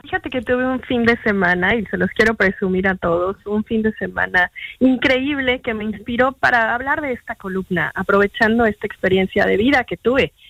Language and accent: Spanish; Mexico; tú Mariel como argentina y yo como mexicana